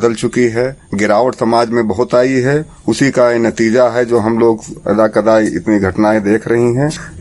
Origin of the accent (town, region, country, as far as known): Kandwari, Uttar Pradesh, India